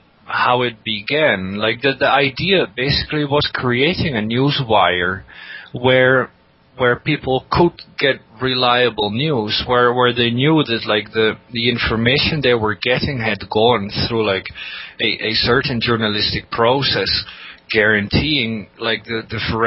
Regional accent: Netherlands; born there; English is a second language; I came here basically looking for a job because I was born in the Netherlands.

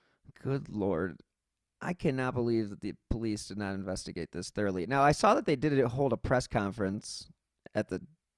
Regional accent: Cleveland, Ohio, United States; Yeah, I'm from, you know, I'm from Cleveland, so...

